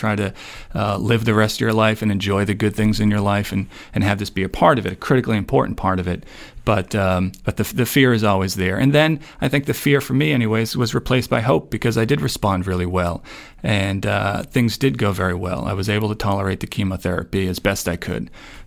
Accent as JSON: {"language": "English", "town": "New Haven", "region": "Connecticut", "country": "United States", "said": "I was living in New Haven. I'm from New Haven"}